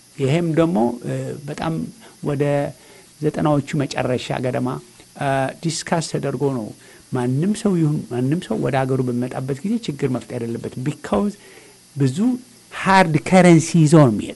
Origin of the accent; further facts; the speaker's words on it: United States; እኔ ነጭ አይደለሁም ኢትዮጵያዊ ኦሪጂን ሁኜ አሜሪካዊ ነኝ።